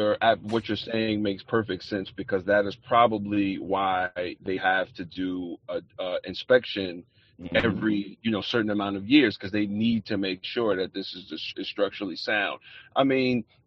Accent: New York City, New York, United States; Like, I'm from New York City public housing.

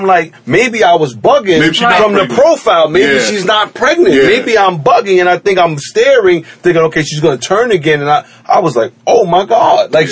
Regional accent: New York City, New York, United States; and I'm a New Yorker. I'm a New Yorker all my life.

